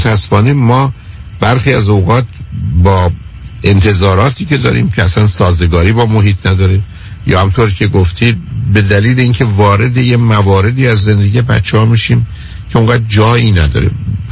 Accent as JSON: {"language": "Persian", "country": "Iran"}